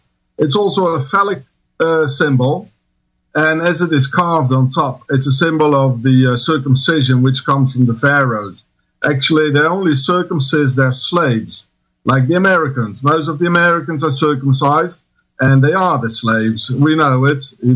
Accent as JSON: {"language": "English", "country": "South Africa"}